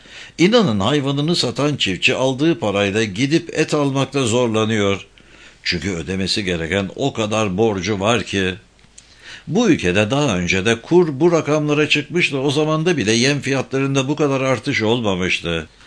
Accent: Mahmudiye, Eskişehir, Turkey; 2012 yılında 5-6 bin liralık geliri bırakıp memleket hasretiyle Eskişehir Mahmudiye'ye, doğduğum yere döndüm. Benim memleketim aşık olunacak bir memleket sayılmaz aslında. 5 bin nüfusu küçük bir ilçe.

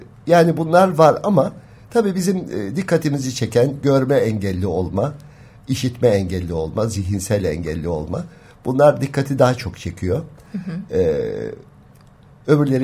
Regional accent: Tire, İzmir, Turkey; born there; Efendim, ben Tire doğumluyum. 1936 tarihinde orada doğmuşum.

